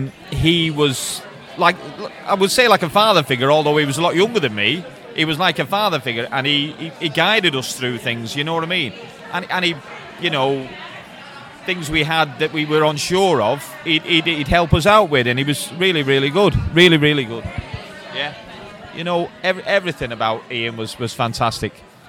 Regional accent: Dublin, County Dublin, Ireland; my English isn't the best because I'm from Dublin.

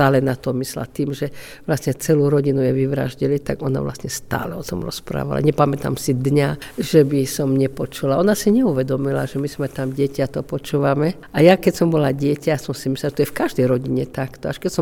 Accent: Kežmarok, Prešov Region, Slovakia; born there; moved away as an adult; now in Košice, Slovakia; Áno, narodila som sa v Kežmarku, moji rodičia boli Kežmarčania a do Košic som prišla až po ukončení univerzity a odvtedy som tu v Košiciach

